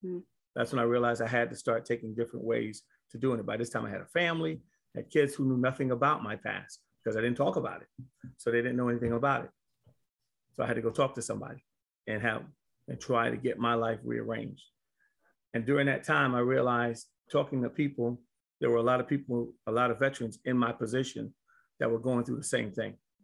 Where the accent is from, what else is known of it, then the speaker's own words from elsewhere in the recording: New York City, New York, United States; So to make my story different is that I was born and raised in New York City.